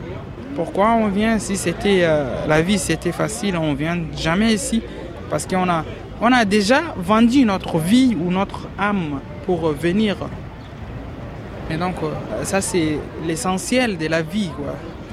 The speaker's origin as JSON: {"language": "French", "country": "Sudan", "second_language": "French", "lives_now": "France", "said": "Je viens du Soudan."}